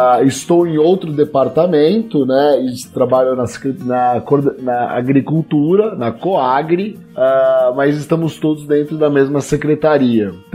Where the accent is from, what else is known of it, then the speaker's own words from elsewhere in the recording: São Paulo, Brazil; now in Mato Grosso do Sul, Brazil; eu sou paulistano das capital, da Selva de Pedra.